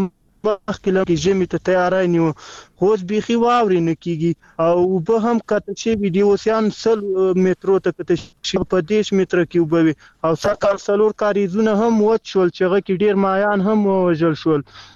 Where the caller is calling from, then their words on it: Kabul, Afghanistan; د کابل ولادت د سب سوالي څخه مې اړیکه کوي.